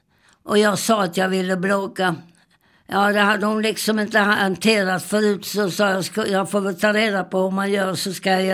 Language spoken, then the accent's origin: Swedish; Kristianstad, Skåne, Sweden; born there; Och jag föddes i Kristianstad, som på den tiden var en väldigt stor militärstad.